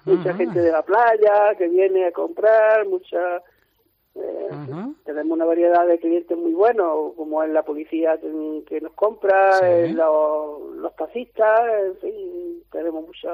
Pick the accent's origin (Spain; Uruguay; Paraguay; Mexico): Spain; Granada, Andalusia; Nosotros somos de Granada